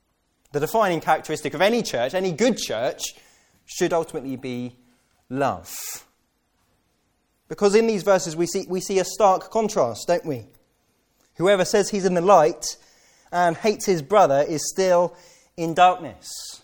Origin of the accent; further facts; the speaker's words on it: United Kingdom; We don't call it hatred because we're British.